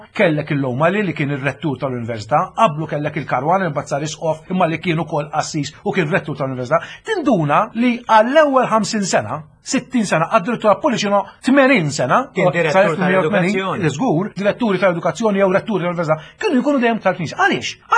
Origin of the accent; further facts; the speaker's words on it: Ħamrun, Southern Region, Malta; Ma nafx għatlek xi jiena ma jiena mill-Ħamrun u l-iskola li r-reżenja fuqha kienet proprja l-iskola tal-Ħamrun.